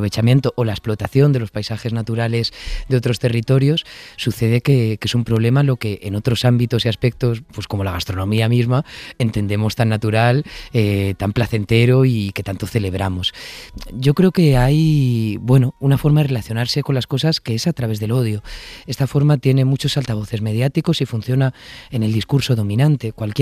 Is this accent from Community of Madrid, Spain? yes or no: yes; Madrid, Community of Madrid, Spain; Claro, y es que los de Madrid no tenemos acento, ¿no?